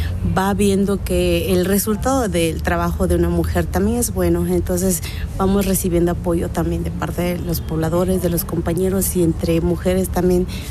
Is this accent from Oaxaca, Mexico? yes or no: yes; San Dionisio Ocotepec, Oaxaca, Mexico; Me nombraron regidora de Salud y Ecología. Soy de San Dionisio, Cotepec.